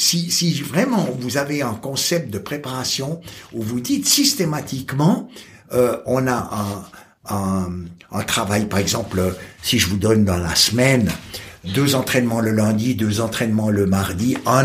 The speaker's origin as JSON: {"language": "French", "country": "Switzerland", "said": "Tu es français, moi je suis suisse, dans les deux pays, on n'a rien à s'envier."}